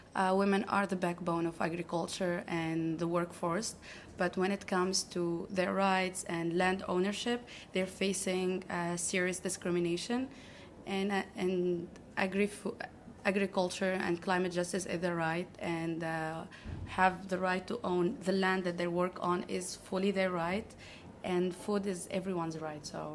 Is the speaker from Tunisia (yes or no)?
yes; Tunisia; English is a second language; I'm from Tunisia